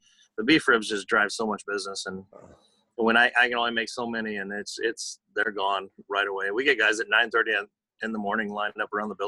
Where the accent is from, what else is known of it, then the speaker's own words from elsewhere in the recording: Crystal Beach, Texas, United States; also born or lived in Houston; So I was born in Houston, lived there till I was 12, and then we moved down to Crystal Beach, right across the ferry from Galveston.